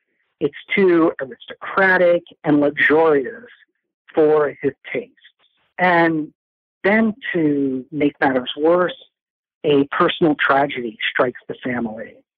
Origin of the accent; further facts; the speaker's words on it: New York, United States; And as a New Yorker, fellow New Yorker, I can appreciate Jay's concerns there.